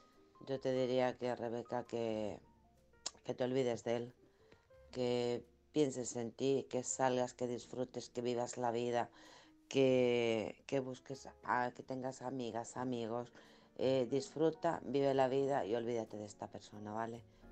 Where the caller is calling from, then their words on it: Alcorcón, Community of Madrid, Spain; de Alcorcón.